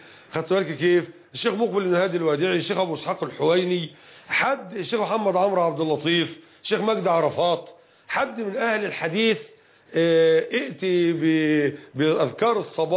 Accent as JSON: {"language": "Arabic", "country": "Egypt", "said": "وإحنا عندنا في مصر هنا يأكلون المكرونة والرز"}